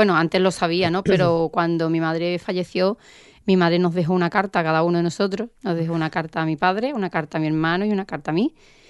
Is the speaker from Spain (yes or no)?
yes; Cádiz, Andalusia, Spain; now in El Puerto de Santa María, Spain; Pues mira, yo soy de Cádiz. Soy gaditana, no gaditana, ¿vale? Soy beduina porque nací en la parte de fuera de las puertas de tierra.